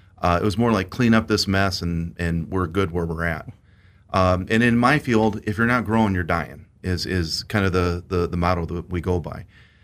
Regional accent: LaSalle Peru, Illinois, United States; now in Monmouth, United States; I'm actually from Illinois. Grew up in the LaSalle Prue area.

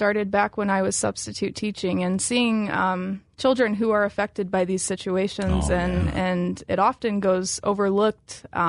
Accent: Knoxville, Tennessee, United States; I grew up in Knoxville, lived in Knoxville my whole life.

